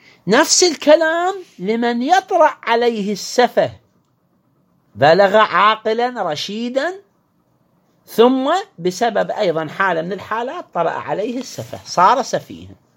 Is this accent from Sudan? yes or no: no; Iraq